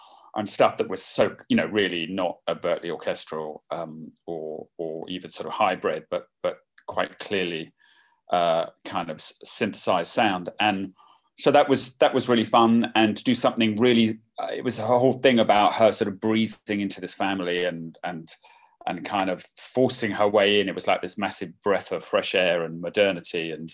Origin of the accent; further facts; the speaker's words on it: England, United Kingdom; as an English person, as very much bits of our society and the way we have a sort of strange class-ridden hierarchy